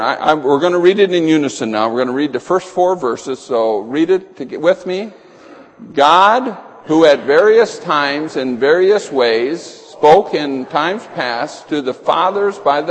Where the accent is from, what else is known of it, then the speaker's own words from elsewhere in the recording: Edgeley, North Dakota, United States; born there; I know I was born in Edgeley, North Dakota. I know the house I was born in.